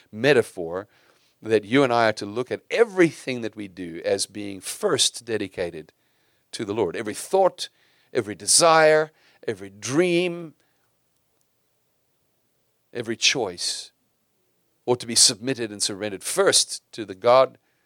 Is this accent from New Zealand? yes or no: no; South Africa; I love being South African, and I celebrate some things South African